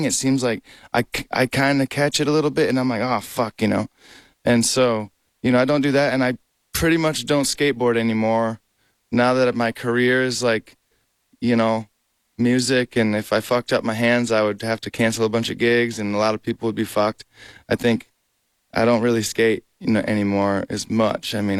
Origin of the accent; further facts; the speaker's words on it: Michigan, United States; In Michigan. Skating.